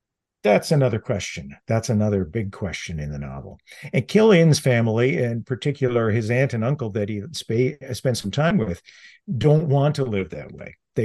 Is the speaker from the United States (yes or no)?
no; Ontario, Canada; I'm from Canada. I live in Northern Ontario, Canada. It's a very, very large country.